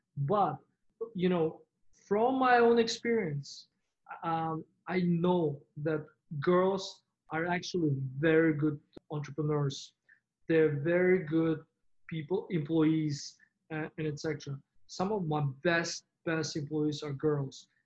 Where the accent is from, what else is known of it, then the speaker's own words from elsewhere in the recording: Uzbekistan; Look, you're from Uzbekistan, I'm from Uzbekistan.